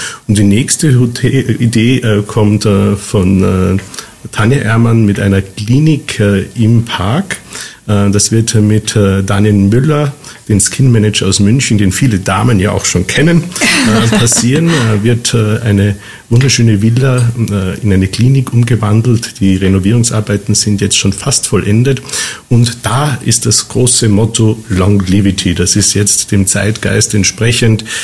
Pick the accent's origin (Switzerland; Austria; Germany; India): Austria; Ich bin ein Ösi